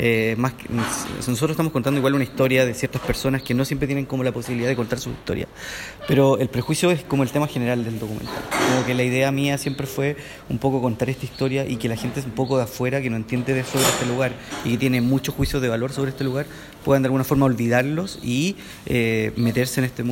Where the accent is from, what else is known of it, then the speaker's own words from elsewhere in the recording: Villarrica, Araucanía, Chile; la Araucanía, que es mi región, de allá soy, de Villarrica.